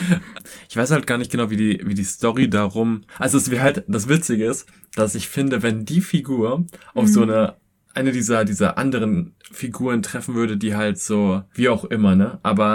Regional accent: Fürstenwalde, Brandenburg, Germany; now in Berlin, Germany; Also ich bin halt auch nicht von weit weg nach Berlin gezogen, sondern aus Fürstenwalde.

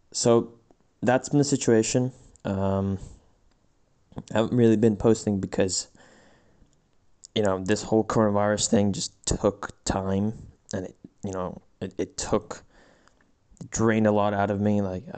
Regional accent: Spain; my home country of Spain is the second most affected country behind Italy.

